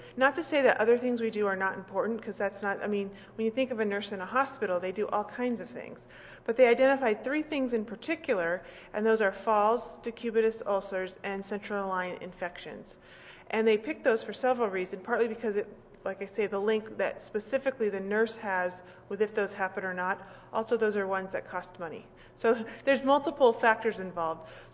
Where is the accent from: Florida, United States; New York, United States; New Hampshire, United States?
New Hampshire, United States; is I'm from New Hampshire and I'm very proud of the Red Sox won